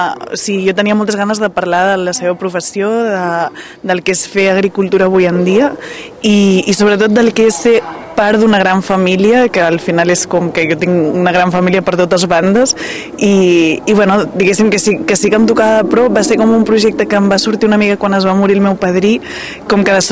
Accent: Catalonia, Spain; Jo vinc de la Garrotxa, a muntanyes, i el cel no es veu tant

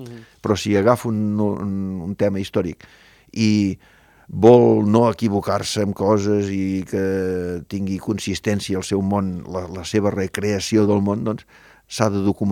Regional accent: Banyoles, Catalonia, Spain; com a banyolí que soc

